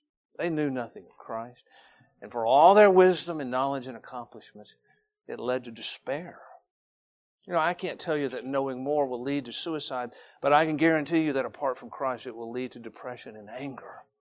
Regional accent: Georgia, United States; Now, I'm from Cobb County. It's sometimes called Snob County. But I grew up in a different county going to the Golden Corral

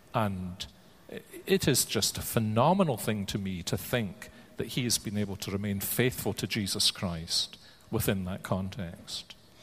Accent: Scotland, United Kingdom; I am as nationalist a Scot as probably most Americans in this room are nationalist Americans.

